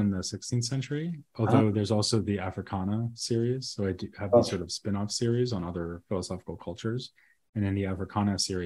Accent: Massachusetts, United States; accent: Boston; But you can't really hear it anymore. My Boston accent, to the extent that I had one, has sort of vanished.

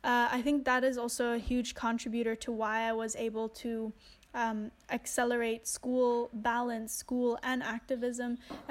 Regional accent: Bali, Indonesia; The fact that I grew up here in Bali, in Indonesia

